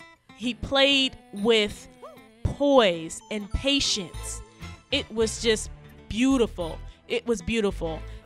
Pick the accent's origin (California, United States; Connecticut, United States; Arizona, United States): California, United States; Inglewood; Paul Pierce is a player out of Inglewood, California, which happens to be my hometown. Inglewood, California.